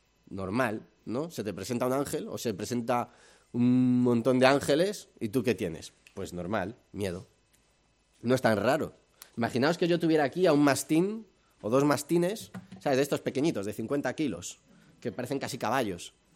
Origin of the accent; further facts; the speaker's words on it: Madrid, Community of Madrid, Spain; Yo que soy madrileño, hijo de madrileños, padre de madrileños, vivo al lado de una calle que son creo que 4 carriles por lado.